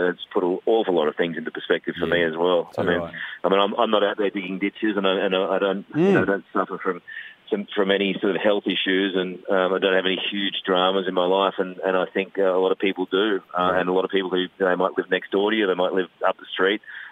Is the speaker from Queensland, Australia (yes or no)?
yes; Queensland, Australia; I'm from Queensland.